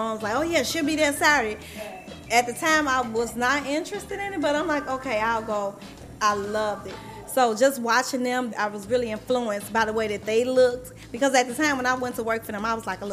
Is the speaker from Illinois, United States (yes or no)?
yes; Illinois, United States; I grew up in the Dearborn Homes, 29th Estate.